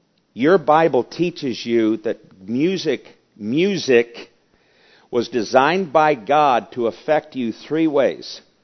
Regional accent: United States; And I'm an American.

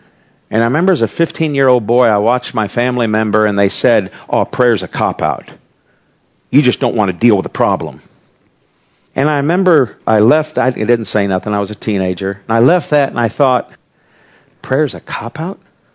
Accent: United States; I'm glad I'm an American. I'm not sad I'm an American.

